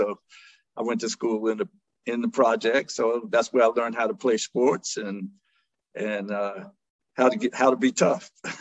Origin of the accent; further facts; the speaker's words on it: Washington, District of Columbia, United States; Well, I'm a native Washingtonian.